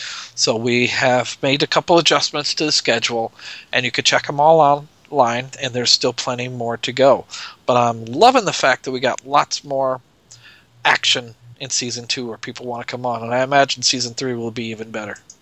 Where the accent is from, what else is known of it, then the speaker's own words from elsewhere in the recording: Nebraska, United States; from Nebraska, saying good